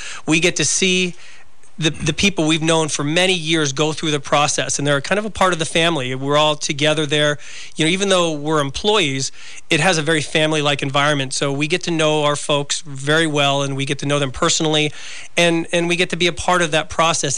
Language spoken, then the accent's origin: English; Florida, United States; I'm originally from Florida.